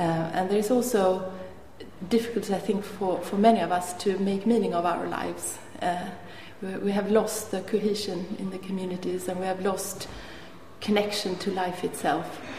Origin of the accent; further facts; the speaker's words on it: Sweden; English is a second language; I'm from Sweden